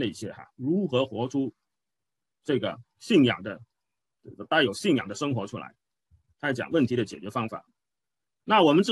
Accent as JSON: {"language": "Chinese", "country": "China", "said": "你看我们中国人怎么讲"}